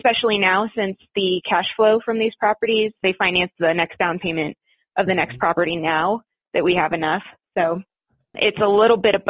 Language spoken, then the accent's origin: English; Michigan, United States; So I grew up in Michigan. My first base was in Florida, which is why I tend to have property down there. And of course, now I'm in Colorado.